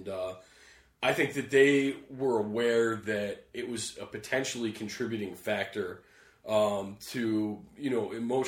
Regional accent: Ann Arbor, Michigan, United States; Okay, yeah, so I grew up in Ann Arbor, Michigan.

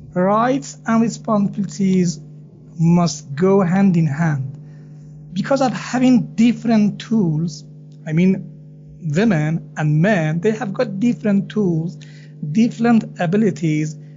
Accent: Iran; from Iran.

